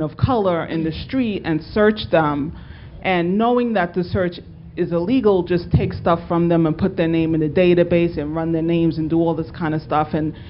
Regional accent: New York City, New York, United States; because I'm from New York City

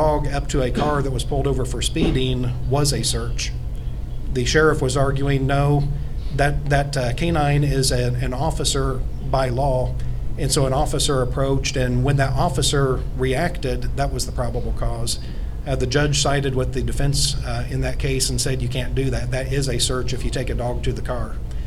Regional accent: Indiana, United States; I'm from Howard County, Indiana.

